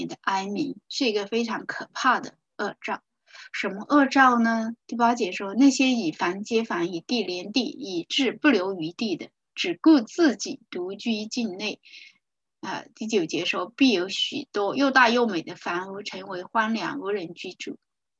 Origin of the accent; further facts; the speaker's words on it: China; 那我们中国人呢